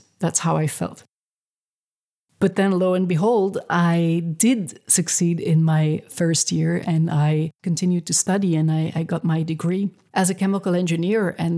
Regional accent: Flanders, Belgium; now in Israel; because I moved from Belgium, from the Flemish part of Belgium, to Israel.

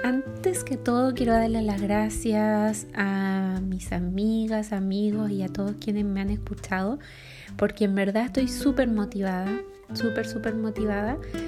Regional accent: Punta Arenas, Magallanes, Chile; nací en el sur, bien en el sur. Más específicamente, nací en Punta Arenas. Así es que sí, soy chumanga.

